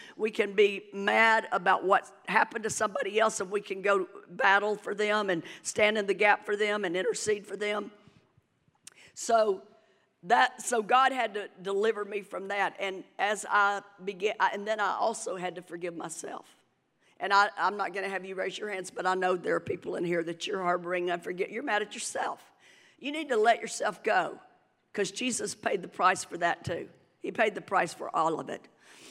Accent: Manchester, Tennessee, United States; I grew up in Coffee County, Manchester, Tennessee.

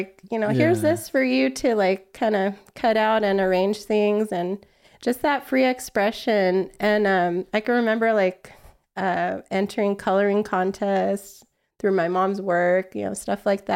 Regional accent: Wilmington, California, United States; we kind of took that and brought it to Wilmington, which is my hometown in the harbor area of Los Angeles.

